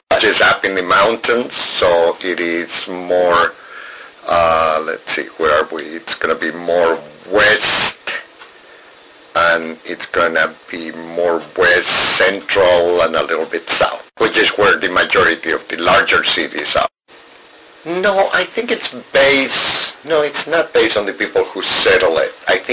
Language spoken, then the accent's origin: English; Bolivia; accent: Bolivian; English is a second language; Okay, I probably will describe my Bolivian accent, which is very similar to Peruvian accent and very similar to Ecuadorian accent